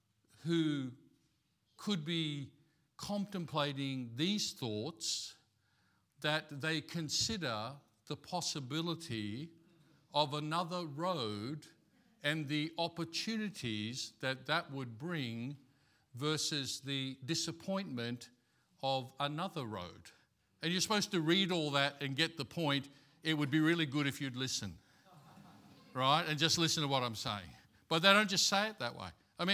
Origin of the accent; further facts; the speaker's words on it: Bracken Ridge, Queensland, Australia; I remember as a teenager, growing up in Bracken Ridge, you know, and nearby here